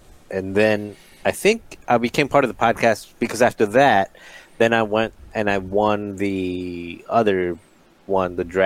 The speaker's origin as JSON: {"language": "English", "town": "Chicago", "region": "Illinois", "country": "United States", "said": "I am from Chicago, so I played with Dion at Pastimes."}